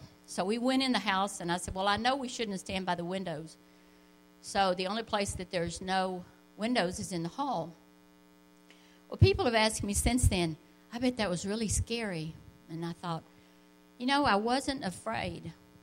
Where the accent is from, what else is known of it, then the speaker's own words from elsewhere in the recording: Lubbock, Texas, United States; well, I grew up in Lubbock. You know anybody here from Lubbock or West Texas?